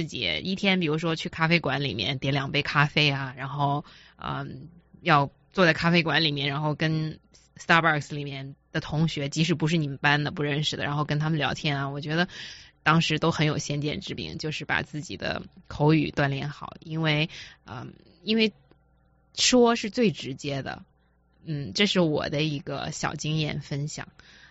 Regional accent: China; 就我一个中国人，其他的五个人都是美国人

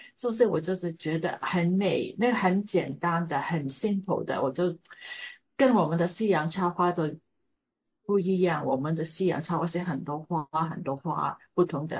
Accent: Hong Kong; Chinese is a second language; 我在香港的时候，我在香港长大，我在香港读书，在香港结婚

